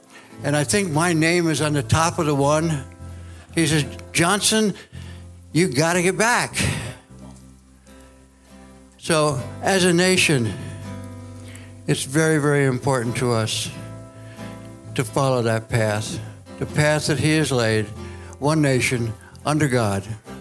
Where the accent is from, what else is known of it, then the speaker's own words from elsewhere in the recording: India; first language hi; English is a second language; moved away; the only home I knew was India. And I'm having trouble with my English because I couldn't speak English when I got here. I spoke a real hill country dialect of Hindi, which I don't remember at all, unfortunately.